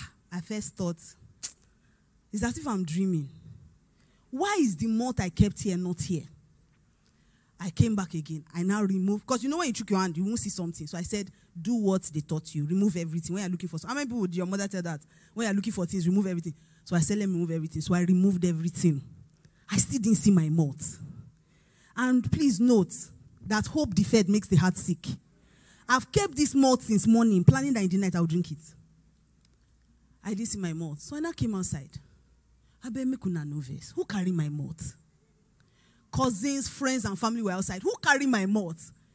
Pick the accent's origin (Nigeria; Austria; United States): Nigeria; Onitsugbo, Delta; By the way, I'm from Onitsugbo, so we went to Onitsugbo to do the burial.